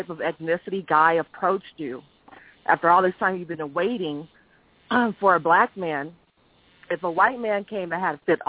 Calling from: Rancho Cucamonga, California, United States; I'm calling from Rancho Cucamonga, California.

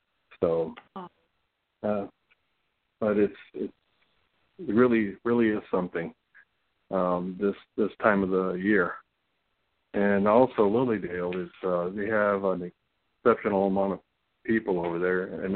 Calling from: California, United States; I'm from California.

